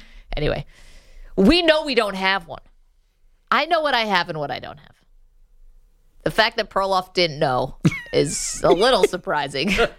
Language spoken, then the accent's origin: English; New York, United States; I grew up right near Syracuse.